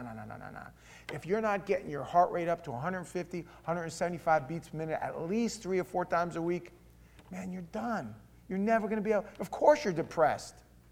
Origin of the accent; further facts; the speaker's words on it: Germany; accent: German; It's my German accent.